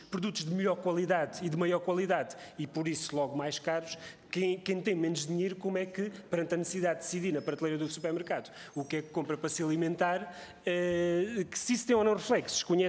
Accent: Beja, Portugal; do distrito onde eu venho, de Beja

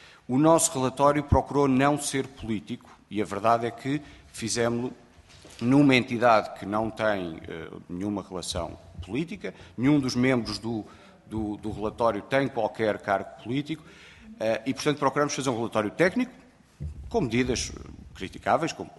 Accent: Portugal; como português, qualquer decisão que ajude Portugal, eu só posso ser favorável.

